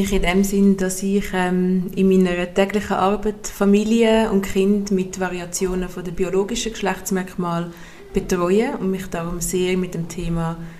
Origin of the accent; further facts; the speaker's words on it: Switzerland; born there; ich bin hier in der Schweiz geboren. Meine Mami ist Schweizerin aus dem Thurgau. Mhm. Kommt aus einer Bauernfamilie, eigentlich in einem relativ kleinen Dorf in der Nähe von Frauenfeld.